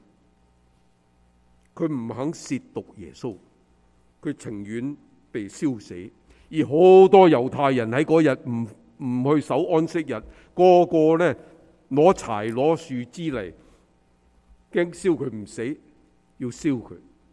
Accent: China; 所以我们中国人都大家都熟了

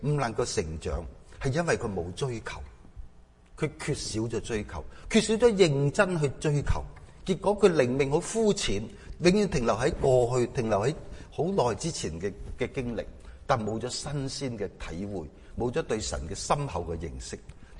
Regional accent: China; 我哋中国人好强调讲嘅智就智慧系嘛，仁系仁义或者仁爱，勇就勇气。

